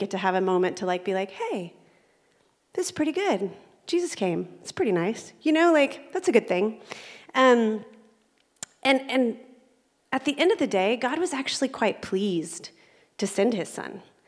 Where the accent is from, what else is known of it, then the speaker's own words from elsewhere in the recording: Texas, United States; I'm from Texas. So if I say y'all, it means all of you.